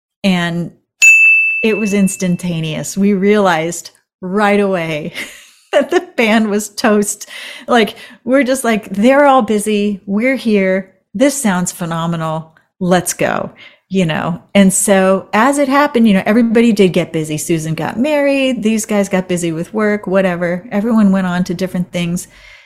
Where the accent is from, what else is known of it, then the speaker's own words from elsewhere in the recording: Florida, United States; born there; You know, I was born in Florida and it's all about the Seminoles, you know, down there.